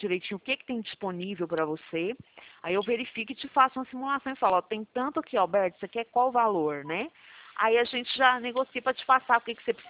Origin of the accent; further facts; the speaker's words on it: Goiânia, Goiás, Brazil; Eu sou de Goiânia